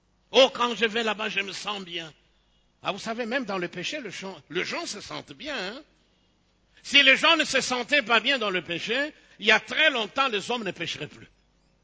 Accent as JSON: {"language": "French", "region": "Kinshasa", "country": "DR Congo", "said": "que ce soit ici chez nous au Congo et en particulier à Kinshasa ou même ailleurs"}